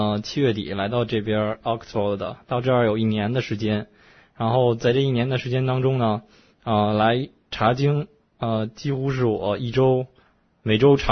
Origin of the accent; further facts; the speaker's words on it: Beijing, China; 我是从北京来的，不过我不是西皇城根儿的，我是东城根儿的，我是东城区的胡同里出来的。